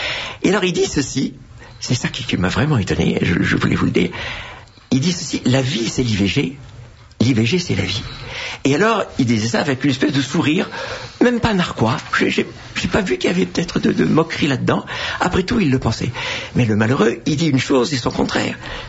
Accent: Marseille, Provence-Alpes-Côte d'Azur, France; born there; nous allions pour la première fois à Marseille, qui est ma ville natale.

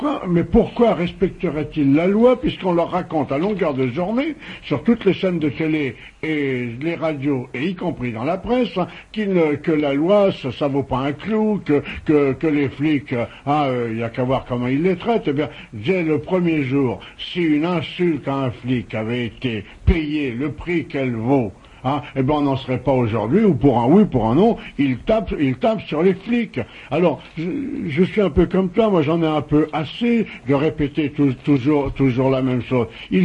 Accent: Corsica, France; je suis corse, même si je n'ai pas un nom corse, je suis corse de père, de mère et de naissance.

